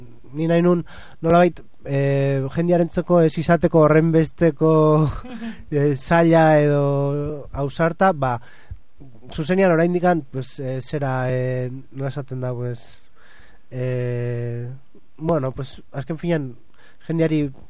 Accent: Balearic Islands, Spain; born there; Basque is a second language; Ni, bueno, jaio nintzen Mallorcan, bueno, katalan kultura jaso dut etxian

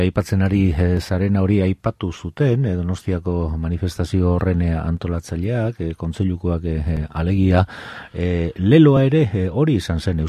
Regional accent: Basque Country, Spain; Gu, euskal eremu batetik etorri ginen Bilbora, Durangaldetik, euskalduna ginen

